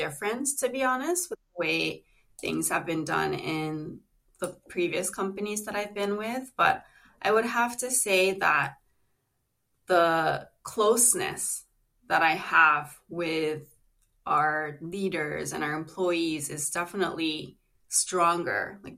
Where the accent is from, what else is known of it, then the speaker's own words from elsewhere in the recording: Japan; also born or lived in New York, United States; I was born and raised in Japan to an American father and a Korean mother. I went to international school. I went to NYU and studied hospitality and tourism management, as well as media communication. So I have a pretty multilingual, multicultural background.